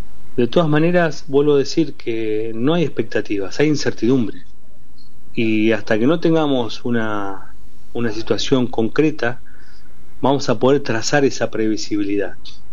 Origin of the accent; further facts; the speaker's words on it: Argentina; Y yo no puedo permitir, como argentino, no tener un proyecto colectivo donde todos estemos incluidos.